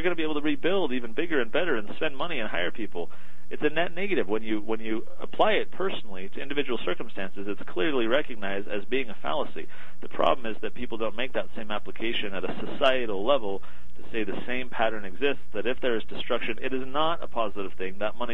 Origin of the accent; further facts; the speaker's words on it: San Diego, California, United States; So I'm from San Diego, and there were, in 2007, some really ravishing fires, specifically in the area of San Diego that I live in, or grew up in, I should say.